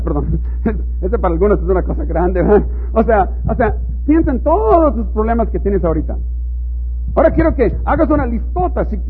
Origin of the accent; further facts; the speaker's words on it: United States; now in Mexico; yo vine de Estados Unidos para venir a servir a los niños aquí de México